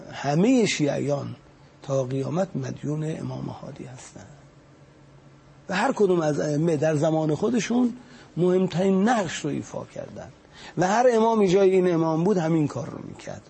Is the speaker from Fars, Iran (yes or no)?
no; Mashhad, Razavi Khorasan, Iran; ما مشهدیم